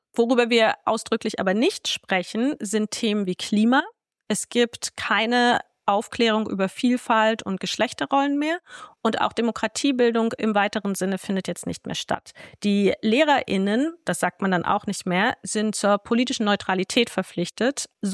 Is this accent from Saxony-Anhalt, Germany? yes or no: yes; Wernigerode, Saxony-Anhalt, Germany; moved away as an adult; Wir sind beide in Wernigerode aufgewachsen. Ich bin dann nach dem Abi weggezogen.